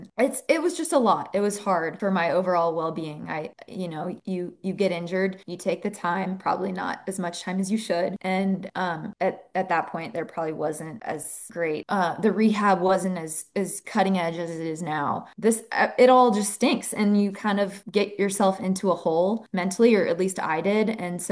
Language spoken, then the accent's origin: English; Kansas City, Missouri, United States; I'm originally from Kansas City, and I think I started playing tennis.